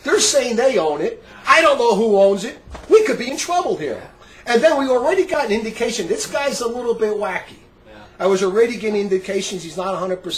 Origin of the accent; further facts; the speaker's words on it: Newark, New Jersey, United States; I see this 1,000 times when I grew up in Newark, New Jersey.